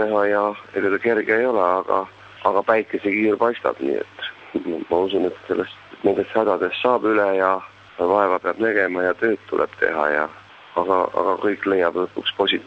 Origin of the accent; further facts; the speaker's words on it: Jõhvi, Ida-Viru County, Estonia; see on mu kodukoht, eks ole, ja ma olen Jõhvis keskuse lõpetanud